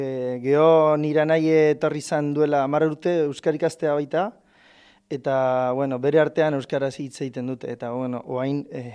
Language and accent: Basque; Bahía Blanca, Buenos Aires Province, Argentina; Basque is a second language; Baia Blancakoa, Buenos Airestik 700 kilometrok hegoaldea.